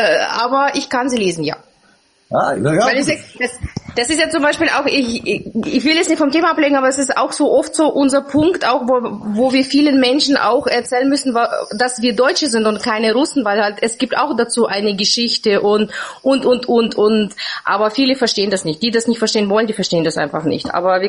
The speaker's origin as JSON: {"language": "German", "country": "Kazakhstan", "moved": "yes", "lives_now": "Germany", "said": "Ich komme ursprünglich aus Kasachstan, also ich bin Russlandsdeutsche, sage ich jetzt mal. Aha. Und bin aber seit fast 35 Jahren in Deutschland."}